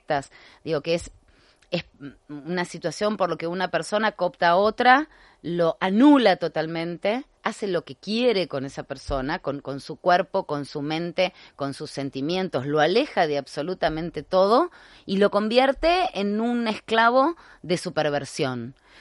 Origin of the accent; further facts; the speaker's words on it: Argentina; En un país como Argentina, la memoria es un valor histórico en mi país.